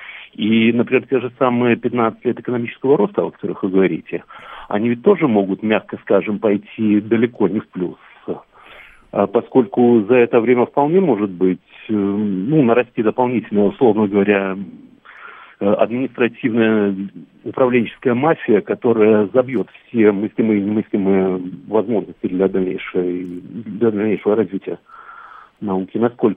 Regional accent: Minsk, Belarus

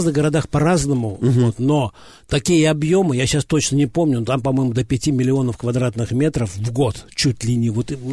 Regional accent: Novotroitsk, Orenburg Oblast, Russia; Потом еще вот в моем родном городе Новотроицке в Оренбургской области

